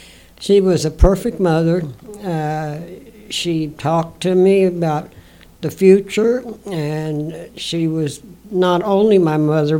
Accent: Independence, Missouri, United States; born there; I was born in Independence, Missouri, at my mother and father's home, 1829 Home Avenue.

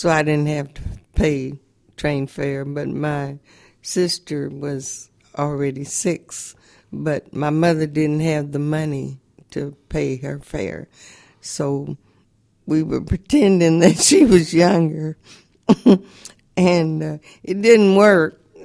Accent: Missouri, United States; I grew up in the West Bottoms.

